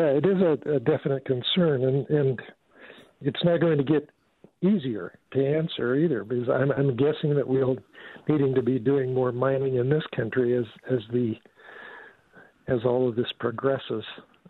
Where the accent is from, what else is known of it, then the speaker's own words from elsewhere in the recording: Colorado, United States; Well, I grew up in Western Colorado too during the uranium boom in the '60s, and there was a lot of very negative effects from mining there